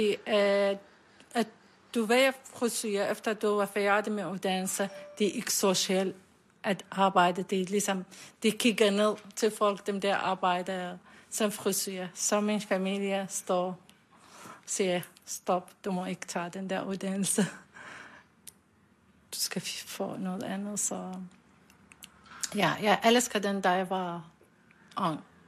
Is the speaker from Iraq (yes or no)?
yes; Iraq; Danish is a second language; now in Denmark; Jeg kommer fra Irak.